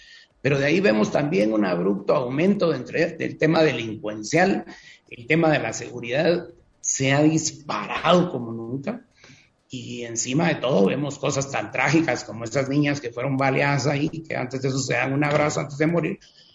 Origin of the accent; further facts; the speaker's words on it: Guatemala; es lo que como guatemaltecos empezamos a ver.